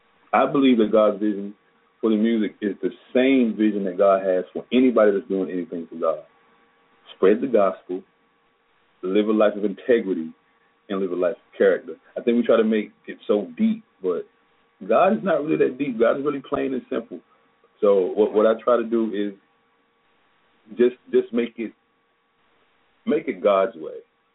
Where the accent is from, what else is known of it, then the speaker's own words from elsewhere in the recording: South Carolina, United States; I'm from South Carolina, and that's kind of quartet-centric.